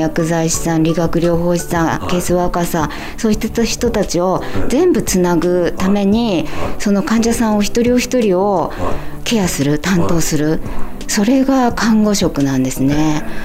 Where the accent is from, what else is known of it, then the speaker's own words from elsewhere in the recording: Sado, Niigata, Japan; 出身は佐渡なので、もう超田舎者で、ただ島を出たくて出たくてっていう